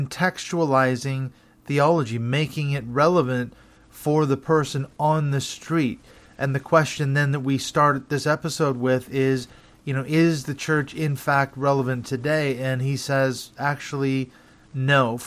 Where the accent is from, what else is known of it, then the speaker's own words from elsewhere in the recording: United States; now in United Kingdom; as an American living abroad for nearly 12 years now, it's been interesting to gain a different perspective or different point of view on America